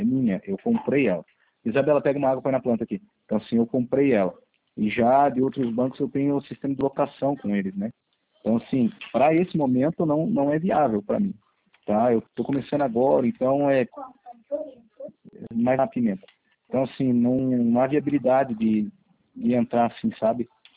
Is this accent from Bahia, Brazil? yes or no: no; Paraná, Brazil; eu sou do Paraná